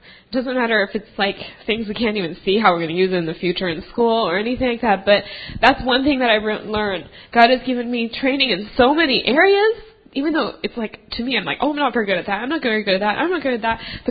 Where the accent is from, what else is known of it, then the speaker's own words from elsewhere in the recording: United States; the life that he gave me growing up here, growing up in the States, growing up in such a privileged family